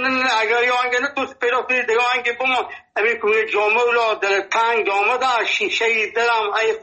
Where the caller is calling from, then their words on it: Nimruz, Afghanistan; ما 50 سال در ولایت نیمروز هستیم. اینجا لهجه ما لهجه فارسی هست، اینجا لهجه ما لهجه بلوچی هست، اینجا پشتو گپ میزنیم.